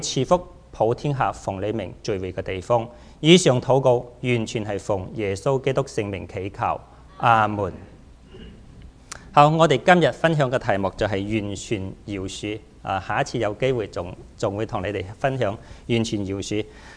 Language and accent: Cantonese; China; 作為一個中國人咧